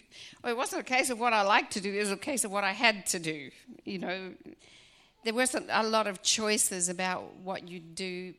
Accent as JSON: {"language": "English", "town": "Wangaratta", "region": "Victoria", "country": "Australia", "tie": "born there", "said": "I was born in Victoria in a little place called Wangaratta."}